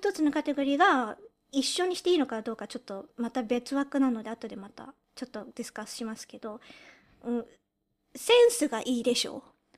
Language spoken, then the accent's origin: Japanese; United Kingdom; 私たちとか、イギリスで育ったので